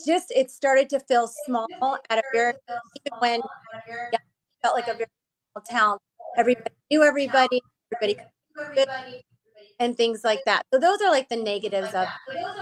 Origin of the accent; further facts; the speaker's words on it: Youngstown, Ohio, United States; A lot of people think I'm from Lowville, Ohio, but I'm from Youngstown. I was an open enrollment student at Lowville High School